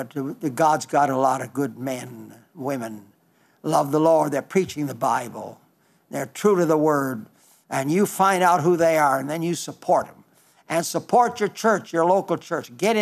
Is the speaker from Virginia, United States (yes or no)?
no; Belle Fourche, South Dakota, United States; It's from Belfouche, South Dakota. That's my hometown.